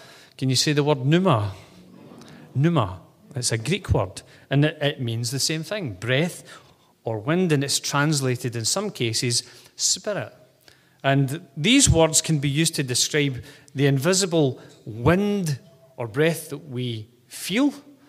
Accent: Scotland, United Kingdom; It's a good Scottish word, actually. It's actually a Hebrew word, ruach. But when we're Scottish, we can say that really well.

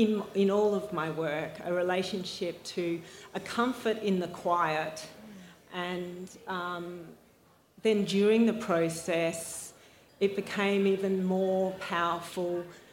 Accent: Melbourne, Victoria, Australia; I am originally from Melbourne. I studied at Canberra School of Art that had a fantastic glass program there

